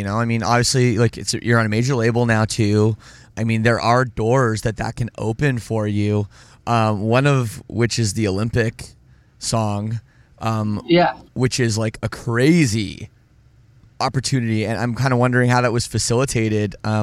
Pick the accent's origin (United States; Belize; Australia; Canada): Canada; I'm from Canada, yeah, right. And I've never even seen that, so.